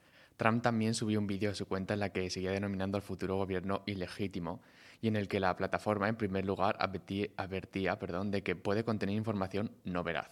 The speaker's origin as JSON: {"language": "Spanish", "country": "Spain", "said": "esto es el claro ejemplo de cómo somos los españoles."}